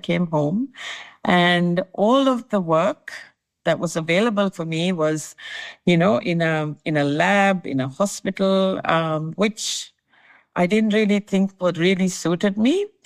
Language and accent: English; Sri Lanka; moved away as an adult; I was born in Sri Lanka. I studied up to my secondary school in Sri Lanka.